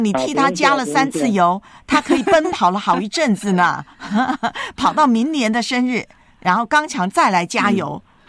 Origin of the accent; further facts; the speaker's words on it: China; 我们中国人有学嘛，对不对？